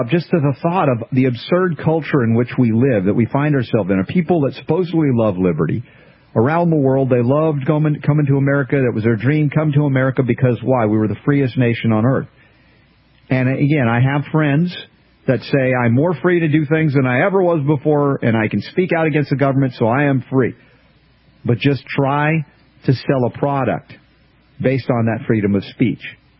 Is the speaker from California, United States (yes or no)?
no; Georgia, United States; I grew up in the South. I grew up a lot of years in Georgia.